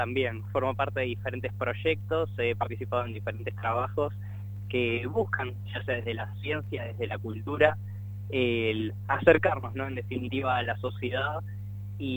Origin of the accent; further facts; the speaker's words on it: Argentina; como hemos dicho en cada una de las notas, somos dos argentinos